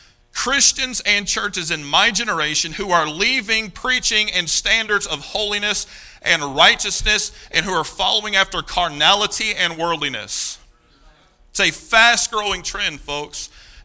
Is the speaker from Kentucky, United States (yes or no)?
yes; Kentucky, United States; I'm going to butcher these, all right, because I'm from Kentucky.